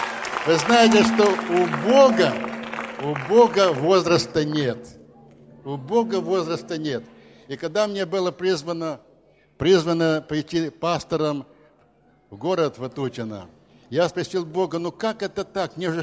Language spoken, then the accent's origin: Russian; Kyiv, Ukraine; now in Vatutine, Ukraine; мы сами киевляне, коренные киевляне. У нас есть трехкомнатная квартира на Березняках.